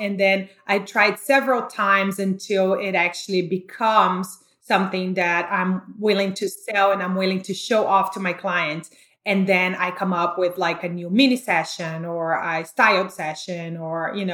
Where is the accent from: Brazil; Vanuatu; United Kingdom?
Brazil; moved away as an adult; now in United States; I'm from Brazil, so I moved to the US and had to, you know, just jump in jobs to make money and then decided to go to college.